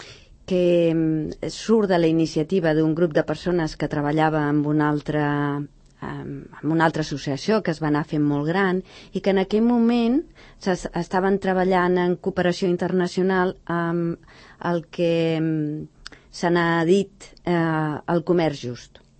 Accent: Sant Cugat del Vallès, Catalonia, Spain; born there; Cadascú, doncs, té la seva població de naixement, en aquest cas jo mateixa, que sóc de Sant Cugat

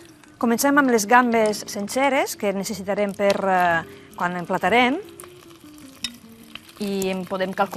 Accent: Sant Vicenç de Montalt, Catalonia, Spain; vinc de Sant Vicent de Montalt

